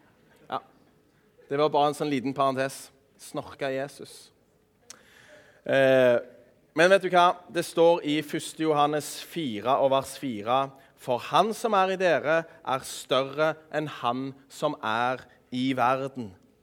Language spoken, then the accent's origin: Norwegian; Sola, Rogaland, Norway; der jeg kommer fra i Sola kommune